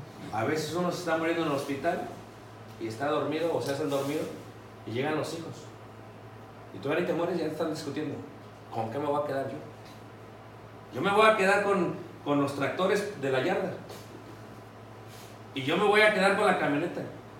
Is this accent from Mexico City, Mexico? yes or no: yes; Mexico City, Mexico; yo me crié en Ciudad de México